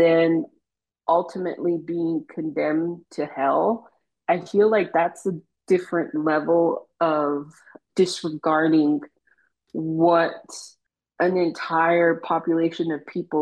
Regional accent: Steamboat, Arizona, United States; I mean, I grew up in Steamboat, Arizona, and my commute from Steamboat to Window Rock is like an hour long

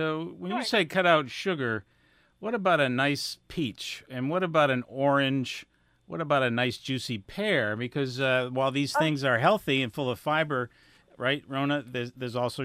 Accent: New England, United States; this is thick, dense white meat codfish that I grew up eating this in New England.

